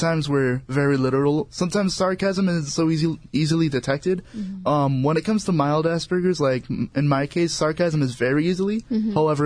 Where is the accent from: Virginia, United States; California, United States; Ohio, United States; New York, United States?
California, United States; El Monte; Well, I grew up in El Monte. That's around L.A. County.